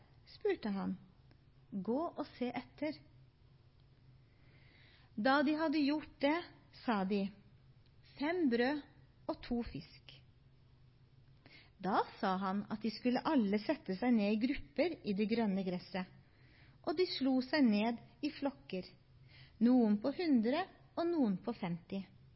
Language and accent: Norwegian; Seljord, Telemark, Norway; now in Mandal, Norway; og jeg kommer fra Seljord. Hvis dere kan stusse på dialekta, så er det noen aninger derfra